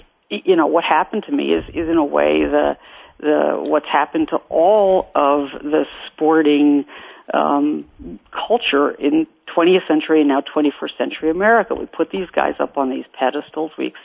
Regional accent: New York, United States; growing up in New York, you had to have a guy, even if you were a little girl who wore Mary Jane's on the first day of baseball season.

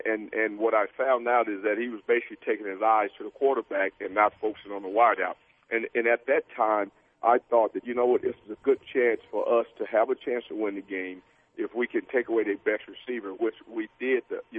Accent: Texas, United States; I mean, I grew up in Texas. So you know, I grew up with Tony Dorsett, the Calvin Hills, the Roger Staubachs

